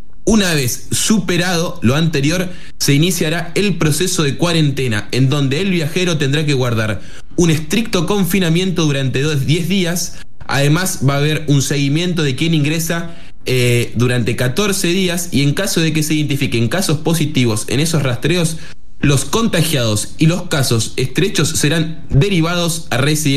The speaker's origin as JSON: {"language": "Spanish", "region": "Neuquén", "country": "Argentina", "said": "nosotros que somos de Neuquén"}